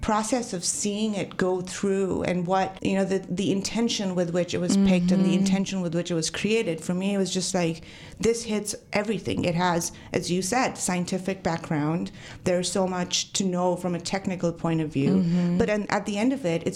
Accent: Mumbai, Maharashtra, India; So I'm born and raised in Mumbai.

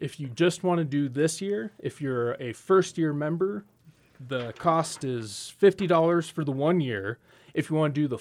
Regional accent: Monroe, Utah, United States; So I grew up in Monroe, which is down by Richfield, so Utah native.

